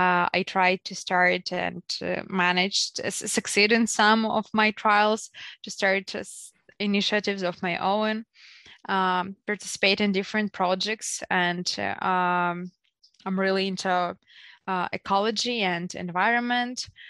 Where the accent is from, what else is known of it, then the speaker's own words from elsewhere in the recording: Irpin, Kyiv Oblast, Ukraine; English is a second language; also born or lived in Pryluky; I was born in Chernihiv region, in a small town called Priluki. And I lived there till 6 years old. And then I moved to Kyiv, where I lived for like around a year. Then with my family, we moved to Irpin, which is a suburb city